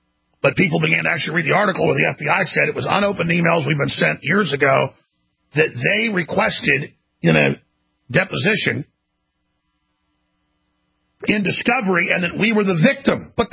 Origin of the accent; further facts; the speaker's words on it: Dallas, Texas, United States; We visited Grandma down here. I'm from Dallas. But I've been here since high school.